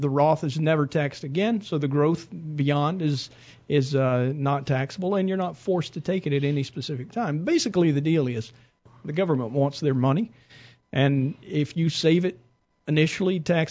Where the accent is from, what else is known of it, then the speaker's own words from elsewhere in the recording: Mableton, Georgia, United States; I grew up in Mableton.